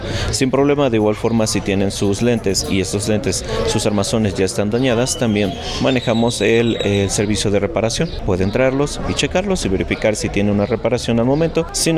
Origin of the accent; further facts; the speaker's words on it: Xalapa, Veracruz, Mexico; Nosotros venimos de Jalapa, Veracruz.